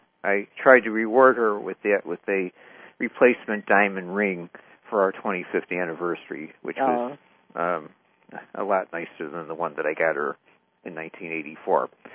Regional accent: Chicago, Illinois, United States; So I was living in Pittsburgh, and I'm from Chicago

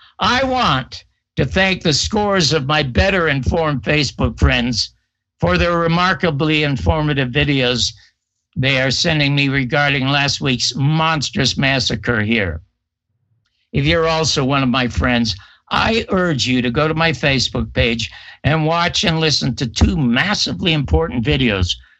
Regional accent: Las Vegas, Nevada, United States; from the White House to Hollywood and, of course, to my hometown, Las Vegas.

